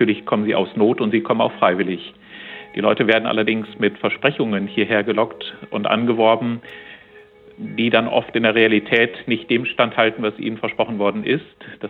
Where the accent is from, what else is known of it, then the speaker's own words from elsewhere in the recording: Lower Saxony, Germany; born there; Ich komme gebürtig aus dem Oldenburger Münsterland